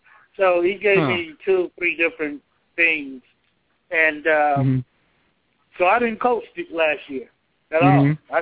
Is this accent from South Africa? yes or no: no; Thomasville, Georgia, United States; See, I'm from Thomasville, Georgia. I'm about 3 hours away from Savannah, Georgia.